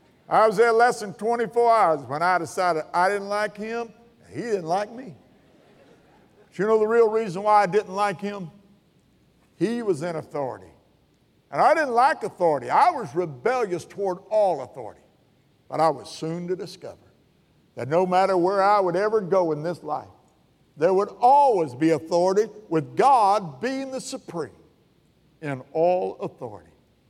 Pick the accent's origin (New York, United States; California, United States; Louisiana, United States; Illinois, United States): Illinois, United States; McLeansboro; walking down the street, my hometown, McLeansboro, Illinois.